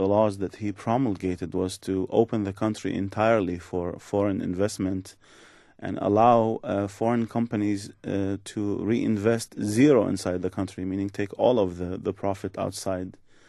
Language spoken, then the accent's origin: English; Iraq; I'm not a nationalist, and I grew up in Iraq where, this very same language, with a few tweaks, was used